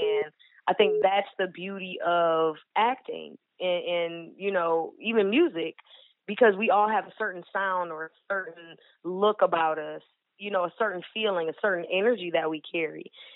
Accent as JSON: {"language": "English", "town": "Detroit", "region": "Michigan", "country": "United States", "tie": "born there", "said": "But, yeah, I was born in Detroit, Michigan"}